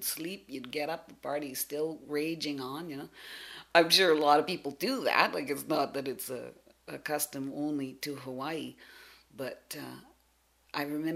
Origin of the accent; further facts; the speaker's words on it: Salt Spring Island, British Columbia, Canada; And all her children were born and raised on Salt Spring. We were all born and raised on Salt Spring. Being part Indian, we were not raised on reserve at all. We were raised just in the regular community, attended the local schools.